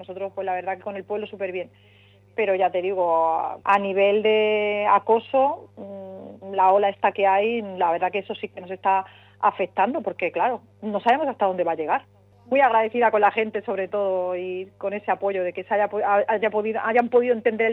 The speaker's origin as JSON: {"language": "Spanish", "town": "Torrenueva", "region": "Andalusia", "country": "Spain", "tie": "born or raised there", "lives_now": "Salobreña, Spain", "said": "Yo proyecté mi vida aquí desde el 2005 y desde entonces, ¿por qué no? Pues yo soy de Torrenueva, es donde me he criado, pero siempre me ha encantado Salobreña"}